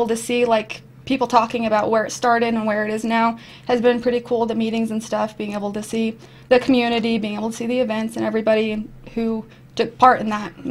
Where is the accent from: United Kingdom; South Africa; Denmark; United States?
United States; Aztec, New Mexico; So I'm from Aztec. I went to Aztec High School.